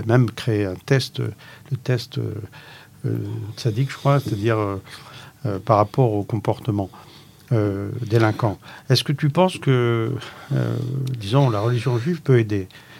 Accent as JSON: {"language": "French", "country": "France", "lives_now": "Israel", "said": "moi-même je suis venu de France"}